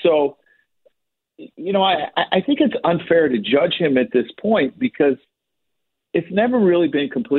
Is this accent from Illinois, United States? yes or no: yes; Illinois, United States; I'm a Bears fan. I mean, I grew up in Illinois.